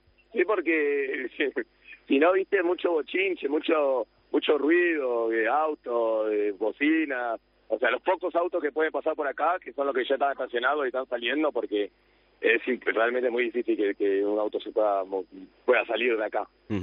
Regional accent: Argentina; es muy difícil, si no sos argentino, si no vivís acá, tratar de comprender lo que es, que es una locura linda, ¿entendés?

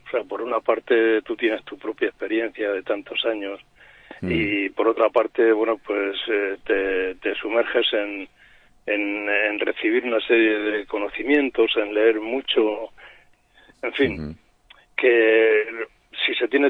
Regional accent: Tomelloso, Castilla-La Mancha, Spain; born there; Tomelloso es el pueblo donde yo nací, que es un pueblo de la provincia de Ciudad Real.

